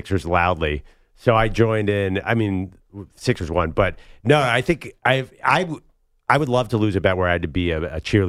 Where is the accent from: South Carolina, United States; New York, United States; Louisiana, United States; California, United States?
New York, United States; Syracuse; born there; No, Syracuse. I was born in Syracuse, so when they're good, and my family's from North Carolina, Tar Heel fan, and Villanova because of Philly.